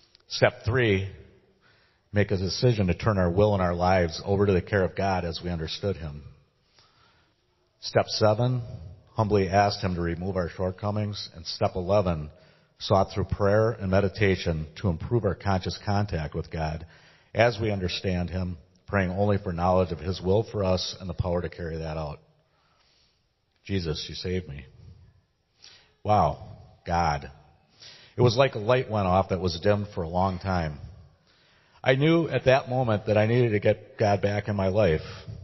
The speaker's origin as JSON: {"language": "English", "town": "West Bend", "region": "Wisconsin", "country": "United States", "tie": "born or raised there", "said": "I was raised in West Bend, the oldest of five children, and attended a Catholic grade school."}